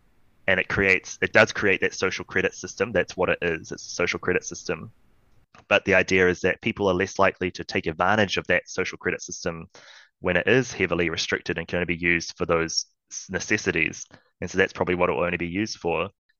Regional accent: New Zealand; it would be super useful for me as a New Zealander earning New Zealand dollars, spending New Zealand dollars here.

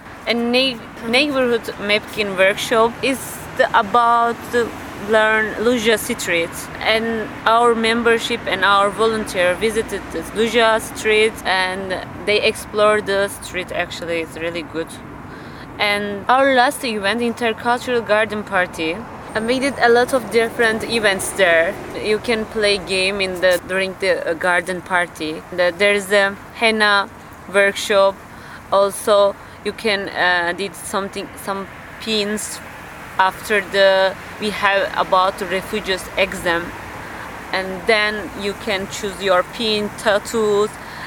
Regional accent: Turkey; English is a second language; I'm from Turkey.

